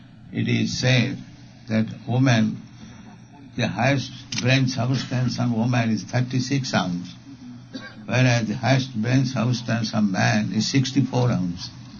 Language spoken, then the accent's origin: English; India; English is a second language; Otherwise, I'm Indian, I'm poor man.